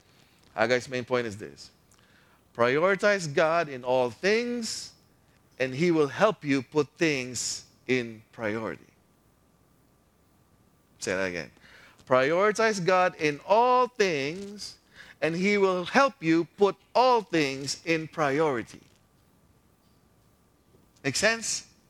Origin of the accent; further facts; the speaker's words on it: Philippines; If we prioritize Netflix or TFC, just because we're Filipino, I know a lot of people here